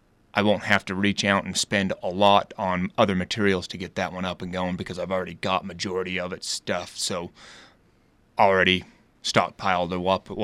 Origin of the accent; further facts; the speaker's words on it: Monroe, Utah, United States; Well, I was born and raised over in Monroe, Utah. You know, that's God's country over there, the way I look at it.